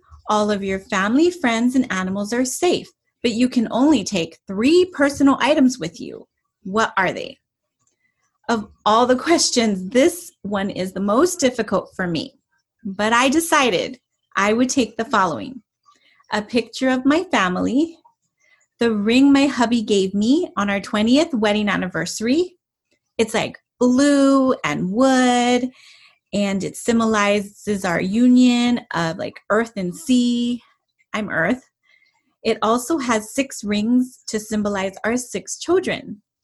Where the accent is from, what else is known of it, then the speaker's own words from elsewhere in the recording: Hawaii, United States; now in Western Pennsylvania, United States; I live in Western Pennsylvania in the United States of America. My hometown is in Hawaii, where I was born and raised.